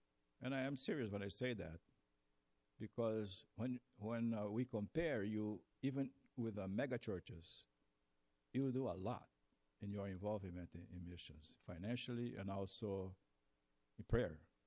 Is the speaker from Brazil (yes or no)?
yes; Brazil; English is a second language; I'm from Brazil, as I said before.